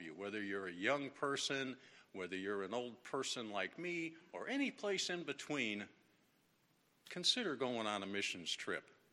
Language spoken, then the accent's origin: English; United States; Yeah, these kids were from Africa, and we're from the United States here.